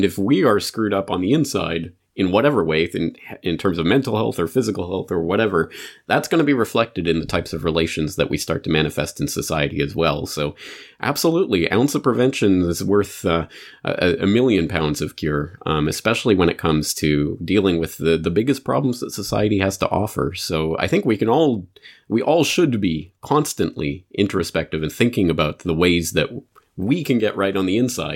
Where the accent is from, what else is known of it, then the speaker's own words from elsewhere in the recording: Canada; now in Japan; as the Canadian in Japan, I'm going to pull my Canadian in Japan card.